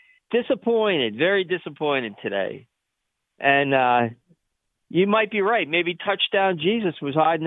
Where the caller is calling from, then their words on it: Altoona, Pennsylvania, United States; in Altoona, Corey.